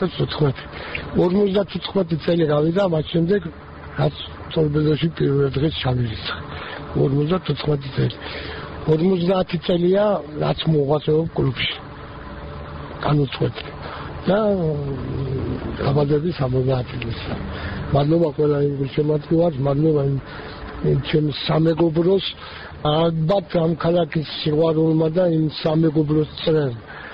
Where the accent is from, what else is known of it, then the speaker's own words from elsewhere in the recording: Kutaisi, Imereti, Georgia; აქ დავებადე, აქ გავიზარდე, აქ დავიწყე ჩემი პირველი ნაბიჯი აკადაძგი ფეხურში და მე მაინც მადლობელი ვარ რომ ქუთაისში ნახჩი.